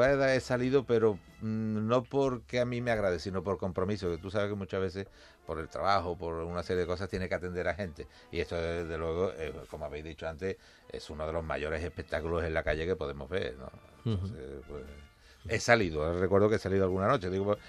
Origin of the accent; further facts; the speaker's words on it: Málaga, Andalusia, Spain; Yo vengo de Málaga